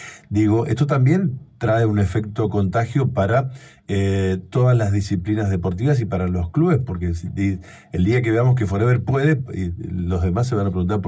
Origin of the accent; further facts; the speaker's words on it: Sarmiento, Argentina; Yo soy de Sarmiento